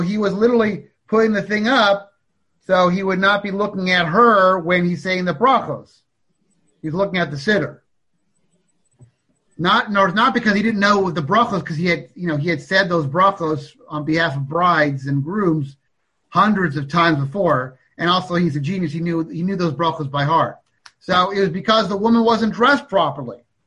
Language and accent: English; Seattle, Washington, United States; In my synagogue growing up in Seattle